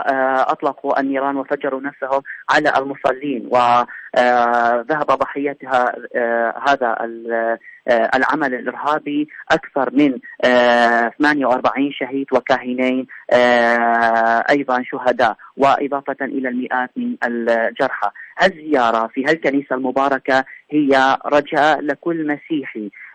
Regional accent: Iraq; في بلدنا العراق

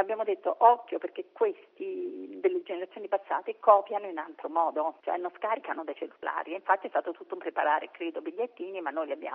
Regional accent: Rome, Lazio, Italy; io sono di Roma

